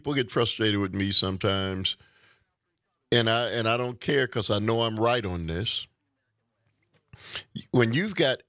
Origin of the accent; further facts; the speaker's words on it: United States; You know, again, I'm an American too. And I wouldn't want to live.